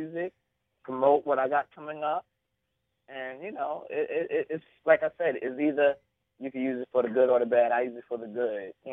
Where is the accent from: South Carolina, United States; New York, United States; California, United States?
New York, United States; Brooklyn; I'm from Brooklyn. I'm a church boy.